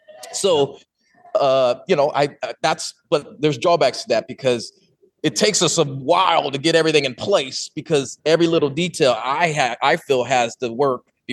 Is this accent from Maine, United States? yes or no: no; California, United States; because I'm originally from the Bay, and that's where we were making all of our other films.